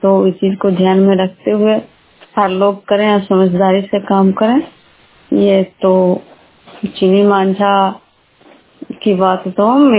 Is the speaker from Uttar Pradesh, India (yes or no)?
no; Bihar, India; मैं बिष्णुपुर ग्राम खुजरा पंचायत नालंदा जिला नरनौसा प्रखंड के निवासी हूँ।